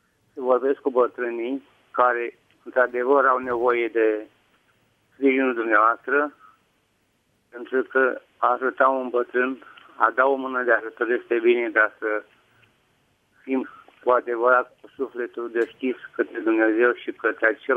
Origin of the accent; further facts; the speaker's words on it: Câmpina, Prahova, Romania; sunt de la Câmpina